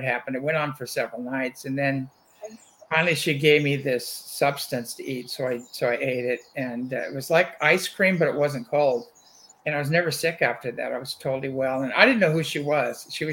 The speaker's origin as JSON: {"language": "English", "town": "Apple Valley", "region": "California", "country": "United States", "tie": "born or raised there", "said": "But then I was raised in Apple Valley, California, in the high desert. And we saw ships all the time."}